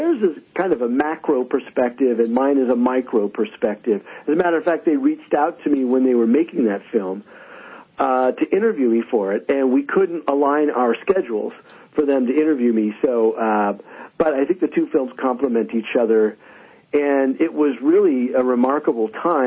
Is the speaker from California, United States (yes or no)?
yes; San Francisco, California, United States; I grew up in San Francisco, a lifelong Giants fan